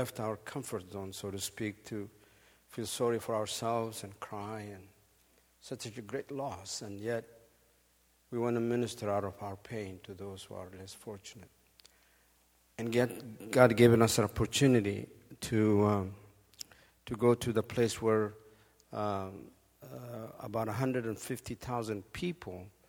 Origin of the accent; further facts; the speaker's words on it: Ethiopia; I know most of you know that I come from Ethiopia